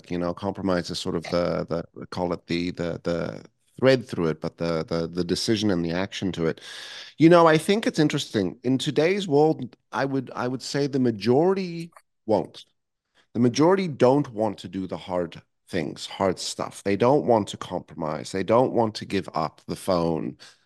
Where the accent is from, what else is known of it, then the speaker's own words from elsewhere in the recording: Johannesburg, Gauteng, South Africa; now in Canada; I grew up in Johannesburg.